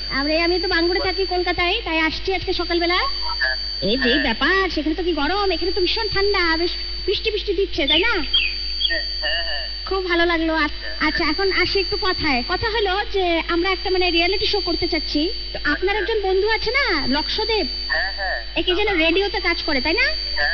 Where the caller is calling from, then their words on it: Guwahati, Assam, India; গুহাটি থেকে বলছি, এখন আমরা এখানে এসেছি, আমরা কলকাতার সকালবেলা ফ্লাইট নিয়ে এই তো এসলাম